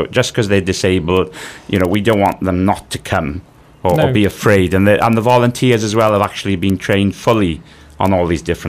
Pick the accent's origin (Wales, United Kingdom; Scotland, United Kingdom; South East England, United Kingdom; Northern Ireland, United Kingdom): Wales, United Kingdom; And I'm from the Welsh Valleys originally.